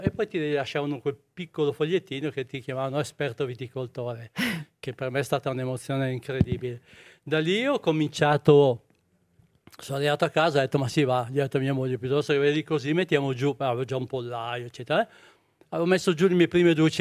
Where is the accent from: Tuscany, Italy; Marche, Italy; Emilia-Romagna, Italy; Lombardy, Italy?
Lombardy, Italy; Viggiù; moved away as an adult; now in Switzerland; io sono nato a Viggiù e vabbè, ho vissuto fino a 24 anni a Viggiù. poi mi sono sposato con una bella zucchina e ci siamo trasferiti, appunto mi sono trasferito in Ticino perché lavoravo già a Chiasso